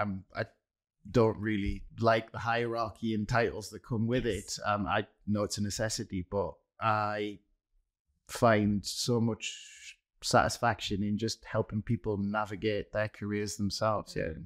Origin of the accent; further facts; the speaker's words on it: Newcastle, North East England, United Kingdom; I grew up in Newcastle as well. And if anybody knows, in Newcastle it's all football.